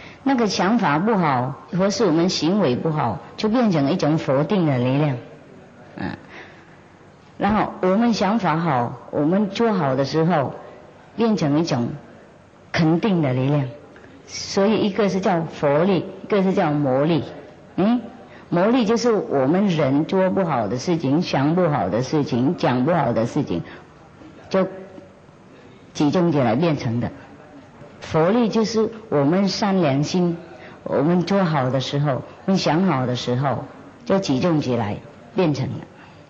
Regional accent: China; 所以我们中国人去哪里还是一样有一种道德的精神呢

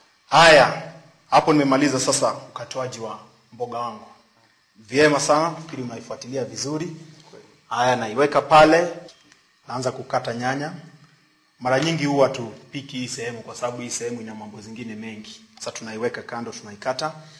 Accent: Nairobi, Kenya; na sisi wote tunatoka Nairobi, Kenya.

